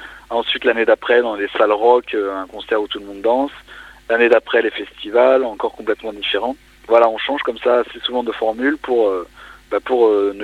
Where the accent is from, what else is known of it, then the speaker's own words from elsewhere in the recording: Cergy-Pontoise, Île-de-France, France; De région parisienne à la base. Alors maintenant, on a déménagé tous un peu partout. Mais voilà, on vient de Cergy-Pontoise en région parisienne.